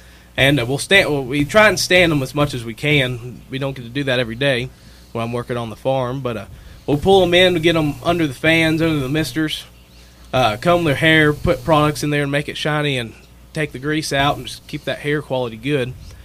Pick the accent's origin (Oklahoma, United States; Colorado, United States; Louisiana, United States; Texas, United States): Oklahoma, United States; Durham; from Durham, Oklahoma.